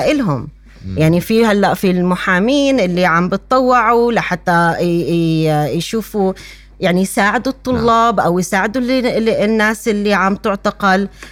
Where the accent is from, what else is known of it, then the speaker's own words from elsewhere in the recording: Palestine; إحنا بحاجة إنه نعتذر لهم ونقولهم إنه إحنا كفلسطينية مهجر لازم نعمل أكتر